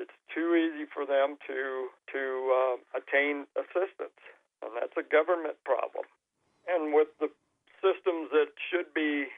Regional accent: Montrose, United States; I grew up in Montrose, and back then, in the early 60s, late 50s, early 60s, we had a lot of hand labor agriculture in the area at that time

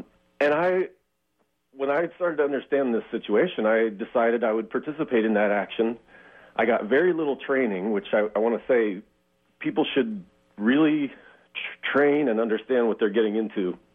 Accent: Topeka, Kansas, United States; also born or lived in Chicago; now in Oakland, United States; I grew up in Topeka, Kansas, and then went to college in Chicago, at Loyola Chicago.

